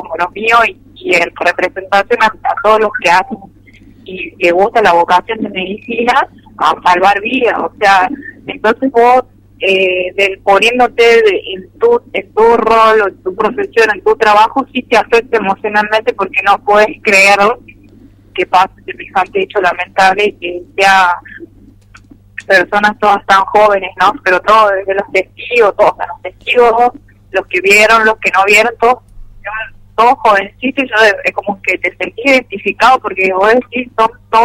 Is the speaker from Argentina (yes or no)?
yes; General Mosconi, Salta, Argentina; also born or lived in Tartagal; Yo nací en Tartagal. Mis papás son de Tartagal, pero cuando era niña me fui a vivir ahí a Mosconi, en el barrio 447.